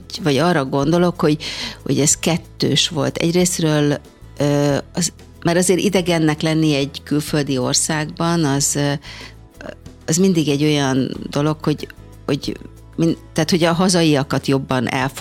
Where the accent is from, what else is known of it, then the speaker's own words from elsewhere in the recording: Budapest, Hungary; egy körzeti rendelőben nőttem fel a 3. kerületben, ahol anyu főnővérként dolgozott